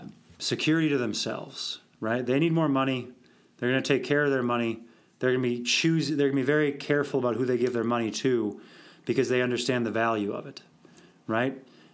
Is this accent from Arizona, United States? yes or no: no; Minnesota, United States; I'm from Minnesota where there's wicked blizzards and snowstorms and brutal winters.